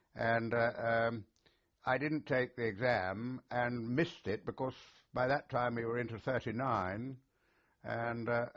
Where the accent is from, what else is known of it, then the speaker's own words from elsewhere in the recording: London, United Kingdom; born there; I was born in London, in North London, in 1920.